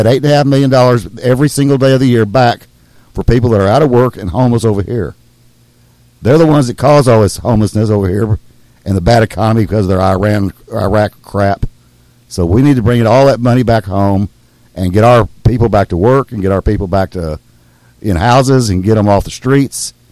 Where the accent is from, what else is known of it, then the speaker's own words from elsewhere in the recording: Texas, United States; If I'm in Texas and Mexico has a bunch of nukes down there aimed at me, as a Texan, I want some defense to aim back.